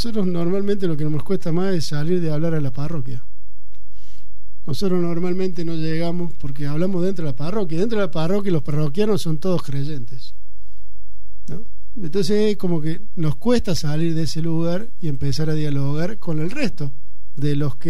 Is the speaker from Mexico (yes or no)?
no; Argentina; somos parte de la Argentina, queremos el bien de todos los argentinos y argentinas